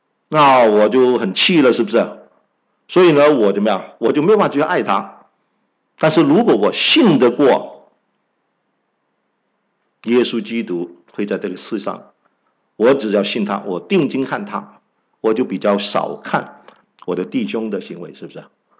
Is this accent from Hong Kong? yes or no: yes; Hong Kong; 因为我是在香港长大的广东人啊